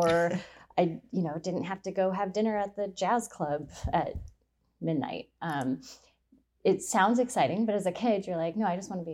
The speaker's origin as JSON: {"language": "English", "town": "Port Townsend", "region": "Washington", "country": "United States", "tie": "born there", "said": "I was born in Port Townsend, in the back room of a music store."}